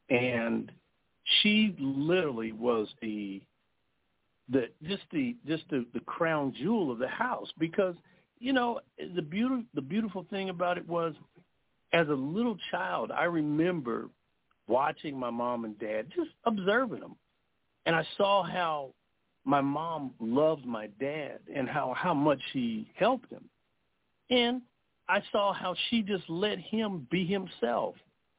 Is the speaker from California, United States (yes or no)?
yes; Long Beach, California, United States; I was just a little boy in a middle-class neighborhood growing up in Long Beach, California.